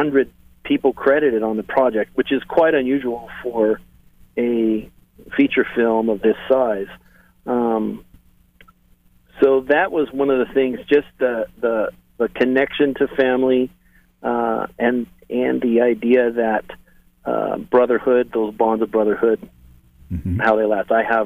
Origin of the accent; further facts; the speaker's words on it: Salem, Oregon, United States; now in Los Angeles, United States; Yes, actually, I grew up in Salem my whole life. Family is from around there.